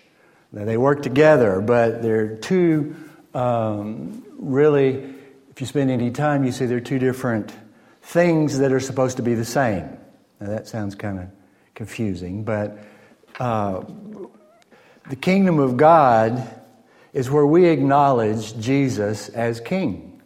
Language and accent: English; United States; I'm an American. I'm still learning. There's a big difference between American culture and British culture.